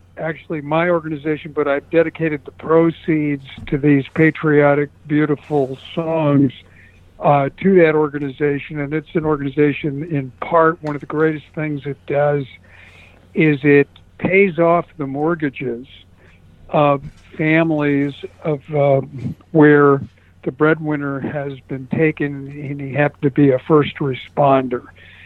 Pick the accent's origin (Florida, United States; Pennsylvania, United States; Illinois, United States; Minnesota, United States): Illinois, United States; Chicago; I come from Chicago. I played in recording studios in Chicago